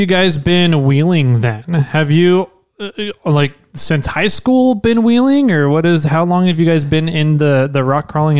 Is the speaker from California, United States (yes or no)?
yes; Tulare, California, United States; also born or lived in Visalia; I grew up in Tulare County, in Tulare and Visalia. It's right in the middle of agricultural world, pretty much right there.